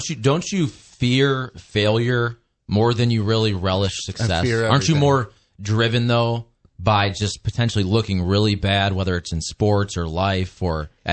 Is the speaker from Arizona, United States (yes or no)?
no; Ohio, United States; I'm from Ohio, went to a lot of Indians games when I was a kid.